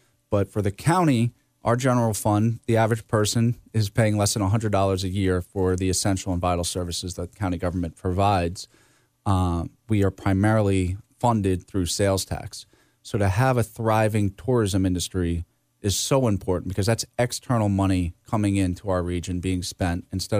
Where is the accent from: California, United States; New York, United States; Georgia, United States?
New York, United States; Sayville; I grew up in Sayville on the South Shore. The community doesn't have sewers.